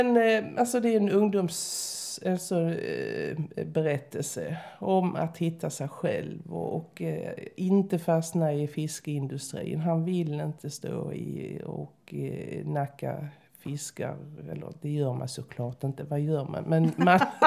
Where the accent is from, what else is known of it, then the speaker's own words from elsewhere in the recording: Sweden; Så att som islänning så läser man ju in mycket mer än vad jag kan göra som